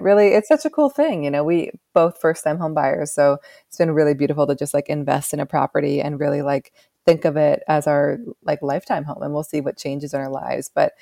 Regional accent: West Coast, United States; now in New York, United States; And I'm from the West Coast. I love the West Coast. I will forever love the West Coast.

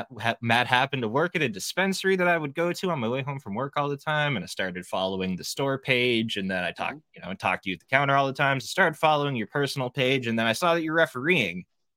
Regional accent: Oshawa, Ontario, Canada; I'm from Oshawa, so it's like it's the same but bigger.

